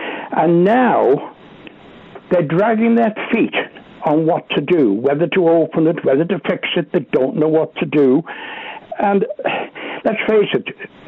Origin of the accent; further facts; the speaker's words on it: Ramsey, Isle of Man; born there; I was born in Ramsey.